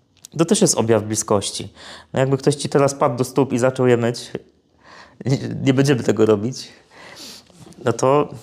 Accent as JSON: {"language": "Polish", "region": "Silesian Voivodeship", "country": "Poland", "said": "U mnie na Śląsku to znaczy stopy."}